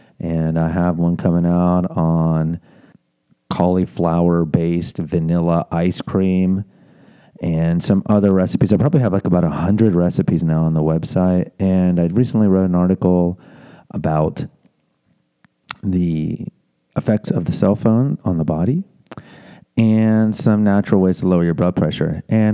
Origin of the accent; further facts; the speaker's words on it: Houston, Texas, United States; If you don't know my backstory, I am from Houston, Texas. And I was a morbidly overweight child for my entire childhood and adolescence.